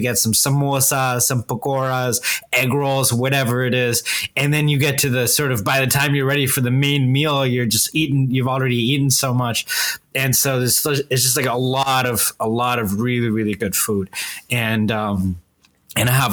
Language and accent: English; Riyadh, Riyadh Province, Saudi Arabia; some of my fondest memories growing up in Riyadh, Saudi Arabia, were it was just all about family getting together.